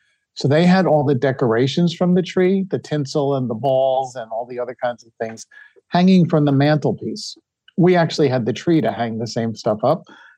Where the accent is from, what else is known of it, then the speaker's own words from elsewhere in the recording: New York, United States; I was born in 1953. Growing up on Long Island, there were lots and lots of Jewish families that celebrated Christmas.